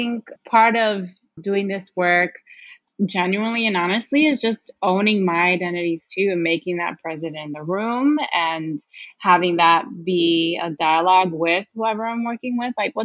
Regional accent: Brooklyn, New York, United States; I grew up in Brooklyn. I grew up in really just diverse and very nurturing kind of communities.

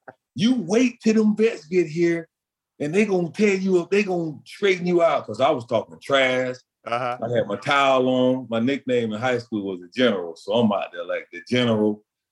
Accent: Pascagoula, Mississippi, United States; I'm from Pascagoula, Mississippi.

